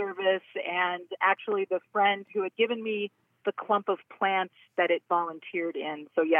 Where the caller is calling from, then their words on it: Maryland, United States; I'm calling from Maryland, in between Baltimore and D.C.